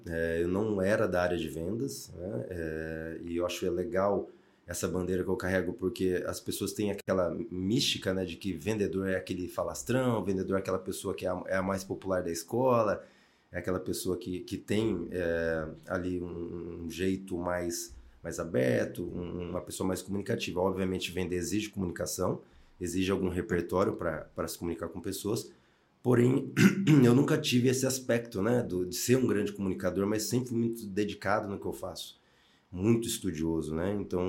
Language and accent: Portuguese; Bauru, São Paulo, Brazil; Sou do interior também, né? Aqui de Bauru, mais para dentro do estado ainda.